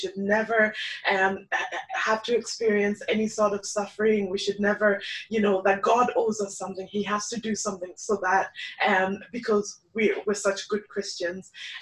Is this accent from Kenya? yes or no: yes; Kenya; also born or lived in Dublin / Northern Ireland; now in United States; I am from Kenya originally, spent most of my life in Dublin, moved to Northern Ireland when I got married to a Northern Irish man, and then moved to America.